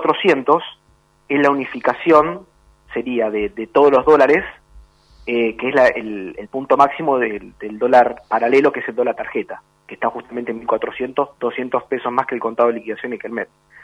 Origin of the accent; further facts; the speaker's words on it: Argentina; así que, bueno, como argentino estoy colaborando con el país hermano